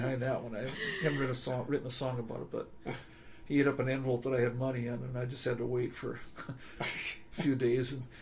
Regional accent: Minnesota, United States; I said, I'm from Minnesota

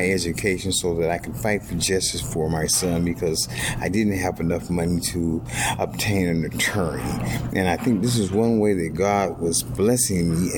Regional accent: Los Angeles, California, United States; I'm from Los Angeles, California.

